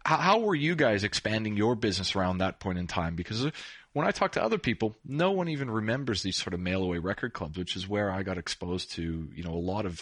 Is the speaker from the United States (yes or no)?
no; Canada; when I was growing up in Canada